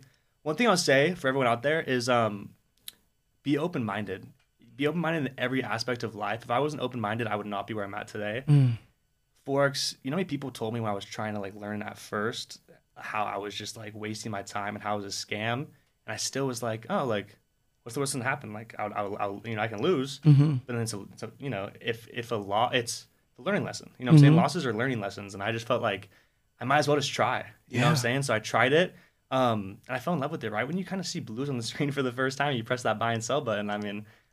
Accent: California, United States; now in San Francisco, United States; So I'm from the Bay Area.

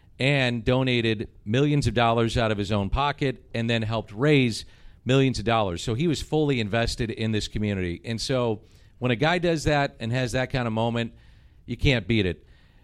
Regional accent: St. Louis, Missouri, United States; I'm from St. Louis, I mentioned.

